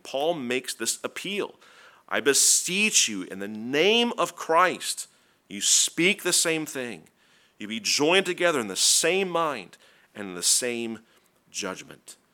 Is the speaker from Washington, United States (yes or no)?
yes; Seattle, Washington, United States; now in New England, United States; If you know me for a while, you know I'm not from here. I'm from Seattle. I'm a Seattle Seahawks fan.